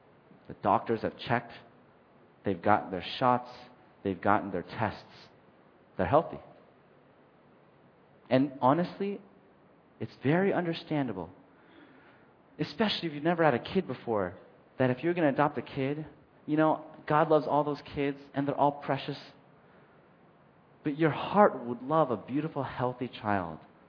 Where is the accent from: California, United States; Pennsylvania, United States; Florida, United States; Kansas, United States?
California, United States; I only met one kid who was adopted when I was growing up in California.